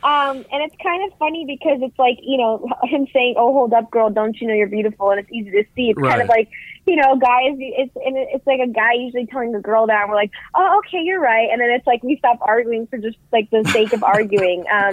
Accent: New York City, New York, United States; Yeah, I grew up in New York City

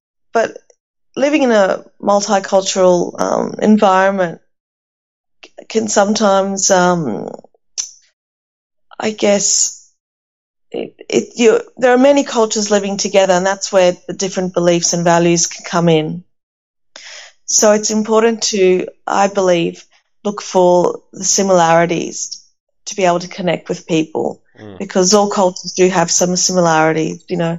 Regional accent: Athens, Attica, Greece; now in Australia; And where I was born in Athens and grew up in a unit complex, an apartment, a small apartment.

